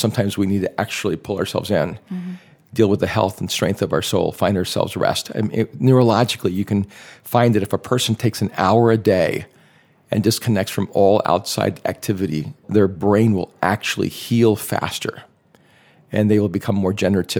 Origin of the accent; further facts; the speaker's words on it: El Salvador; We had a nanny in our house from El Salvador, because we're from El Salvador